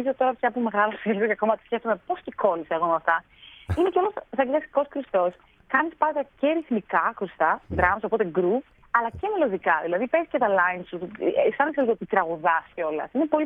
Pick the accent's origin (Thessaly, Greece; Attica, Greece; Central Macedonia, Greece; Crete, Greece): Thessaly, Greece; Volos; Εγώ μεγάλωσα στο Βόλο